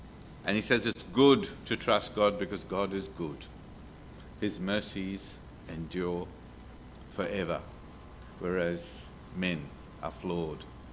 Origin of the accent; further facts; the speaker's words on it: India; And if you're getting upset, I'm Indian, folks, so take it easy.